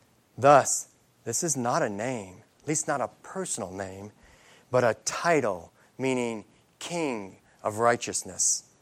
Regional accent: United States; I'm an American.

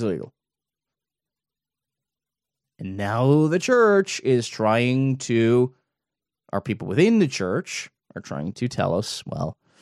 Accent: Cork, Munster, Ireland; also born or lived in Dublin; I lived in Dublin before, the capital of the Republic, or I'm originally from Cork

